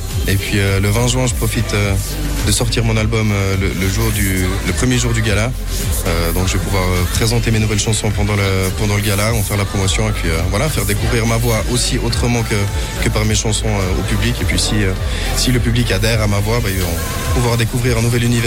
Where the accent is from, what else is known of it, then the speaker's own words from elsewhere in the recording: Vaud, Switzerland; accent: Vaudois; Ouais, bah alors vu mon accent vaudois, je pense que je peux pas dire que je viens d'ailleurs.